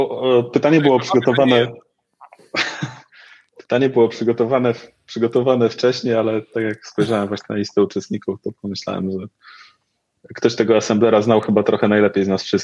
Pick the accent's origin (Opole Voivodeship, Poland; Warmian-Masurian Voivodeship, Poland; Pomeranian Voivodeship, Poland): Warmian-Masurian Voivodeship, Poland; Ja się wychowałem w Pipidówie na Warmii